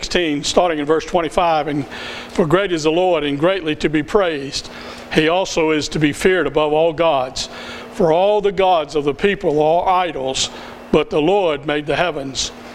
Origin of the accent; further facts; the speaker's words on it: the South, United States; accent: Southern; I'm from the South. There's no denying that. You can hear that from my accent.